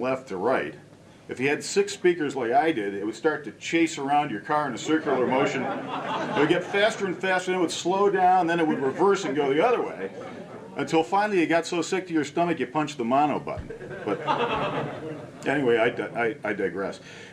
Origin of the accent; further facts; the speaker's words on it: New York, United States; as a kid growing up in Livingston County, south of Rochester, that meant daytime only.